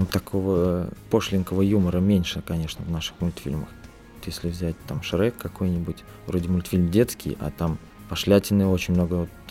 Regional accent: Tver Oblast, Russia; now in Saint Petersburg, Russia; Вообще я из Тверской области сам. Попал в Питер. А в Питере я работал на заводе год.

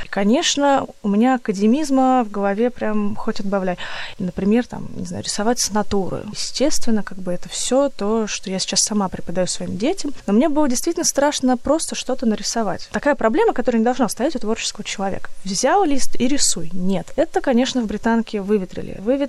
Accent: Voronezh, Voronezh Oblast, Russia; Я говорю, я из Воронежа.

